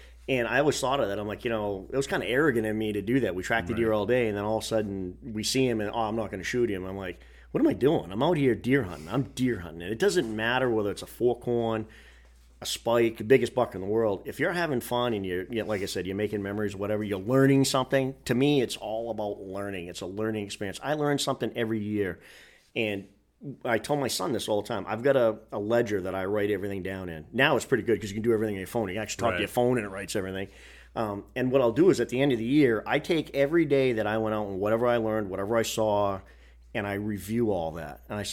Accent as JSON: {"language": "English", "region": "New England", "country": "United States", "said": "you know, we're from New England, so, you know, the buck craze was, hey, it's got to be 200 pounds"}